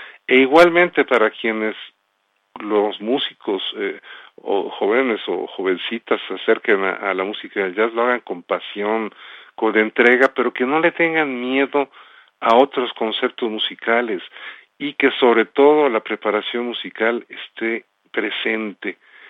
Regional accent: Mexico; also born or lived in United States; Porque nacimos en México, nos criamos en México, en una cultura mexicana, y aunque como un servidor pasé mucho tiempo también en Estados Unidos y dando clases en, no sé, en Croacia, lo que fue Yugoslavia, y viviendo en Europa

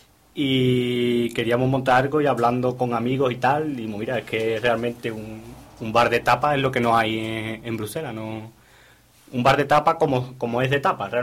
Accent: Seville, Andalusia, Spain; moved away as an adult; now in Brussels, Belgium; Yo soy de Sevilla, exactamente.

